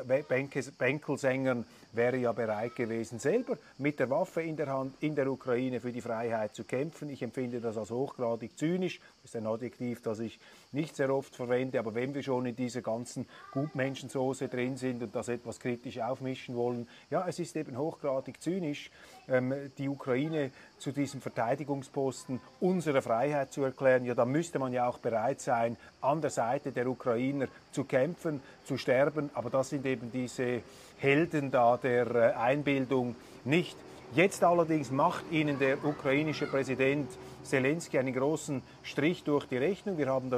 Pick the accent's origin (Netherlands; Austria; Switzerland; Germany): Switzerland; Und als Schweizer haben wir doch überhaupt keine Vorstellung davon, was es bedeutet, in dieser Region zu leben